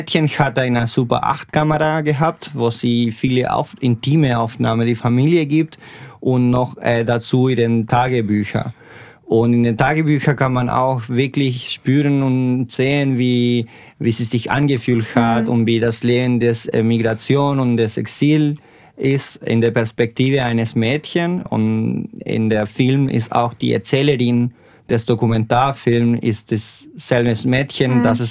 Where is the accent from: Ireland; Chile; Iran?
Chile; Tomé, Biobío; now in Tübingen, Germany; ich komme aus Tomé, ist eine kleine Stadt in Chile, in der Achterregion. Und ich wohne seit 10 Jahren in Tübingen. Ich bin Tübinger, meine Familie kommt aus Tübingen … ist aus Tübingen seit 1200. … sind um 1870 nach Chile umgezogen